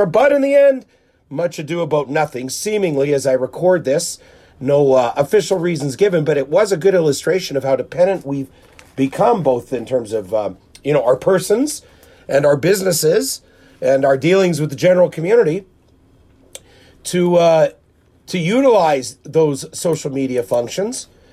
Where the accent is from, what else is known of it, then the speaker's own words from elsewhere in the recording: Winnipeg, Manitoba, Canada; this podcast focused on my hometown here in Winnipeg.